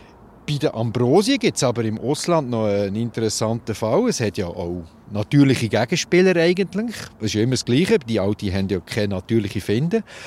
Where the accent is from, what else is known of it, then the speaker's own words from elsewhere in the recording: Switzerland; bei uns in der Schweiz